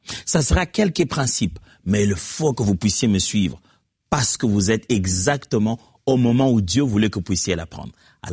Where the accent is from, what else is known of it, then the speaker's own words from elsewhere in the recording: DR Congo; c'est une des options en l'école secondaire, high school si vous voulez, chez nous au Congo.